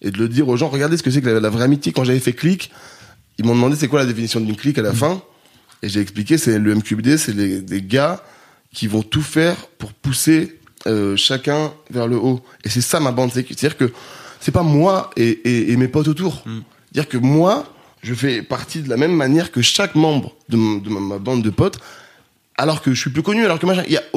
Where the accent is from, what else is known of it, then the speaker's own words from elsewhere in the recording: Grenoble, Auvergne-Rhône-Alpes, France; j'ai grandi à Grenoble